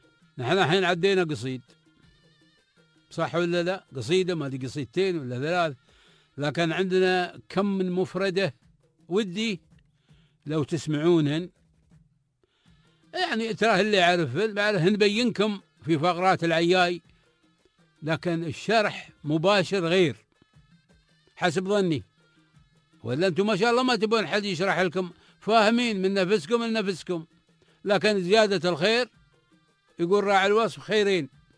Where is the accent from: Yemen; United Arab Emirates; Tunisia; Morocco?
United Arab Emirates; عندنا في الإمارات